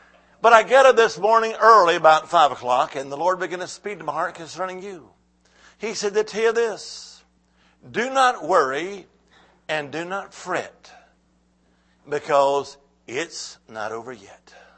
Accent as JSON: {"language": "English", "region": "Alabama", "country": "United States", "lives_now": "Salem, United States", "said": "But I now live in Salem, but originally I'm from the Holy Land. I am Alabama. Roll Tide."}